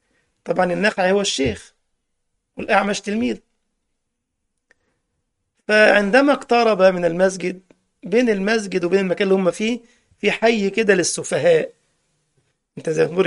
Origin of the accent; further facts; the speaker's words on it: Egypt; زي كلمه البص عندنا في مصر يعني النظر، عند اهل تونس يعني ايش؟